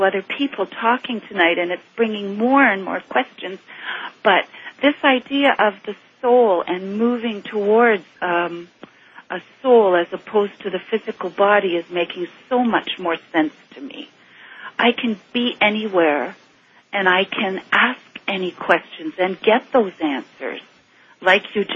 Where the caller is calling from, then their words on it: Toronto, Ontario, Canada; I'm calling from Toronto. I'm listening on 640 Mojo.